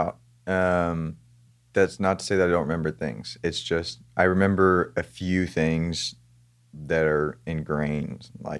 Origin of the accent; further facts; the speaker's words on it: San Diego, California, United States; born there; I was born in San Diego, California.